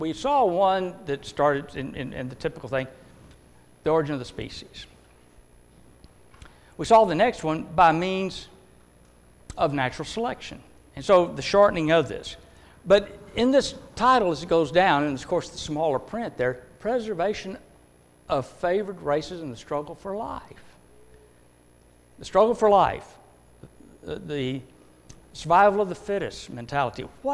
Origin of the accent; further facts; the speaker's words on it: Texas, United States; when I grew up in Texas, the longhorn steer, it's quite well known.